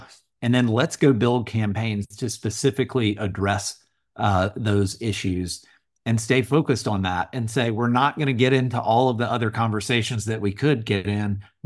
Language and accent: English; Alabama, United States; in my home state of Alabama, we hired lobbyists